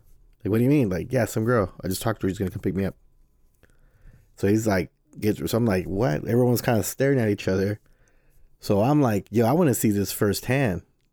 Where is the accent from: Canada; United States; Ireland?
United States; Ohio; yeah, I'm from Ohio and from my farmer's boy, blah, blah, blah.